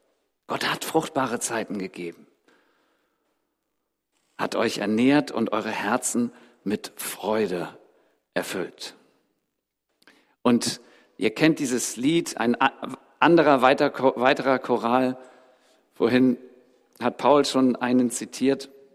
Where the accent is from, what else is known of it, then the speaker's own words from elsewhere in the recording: Schleswig-Holstein, Germany; now in Berlin, Germany; Gott hat für eine Wohnungsfindung gesorgt, als wir hier übergesiedelt sind. Wir kommen eigentlich aus Schleswig-Holstein.